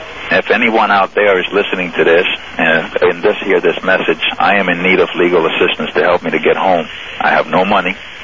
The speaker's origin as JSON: {"language": "English", "country": "Cuba", "moved": "yes", "lives_now": "United States", "said": "we immigrated to this country from Cuba, a communist regime, and we were looking for political freedom"}